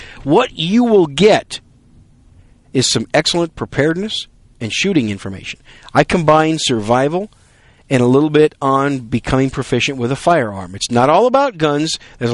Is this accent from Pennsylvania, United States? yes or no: no; Wisconsin, United States; also born or lived in New York City, United States; now in Texas, United States; I am just a Yankee with a microphone. I was born in New York City, raised in Wisconsin. Now I live in the great state of Texas.